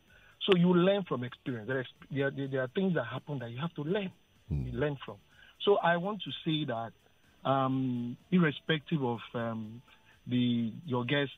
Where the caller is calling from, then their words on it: Ojodu, Lagos, Nigeria; I'm calling from Ojodo.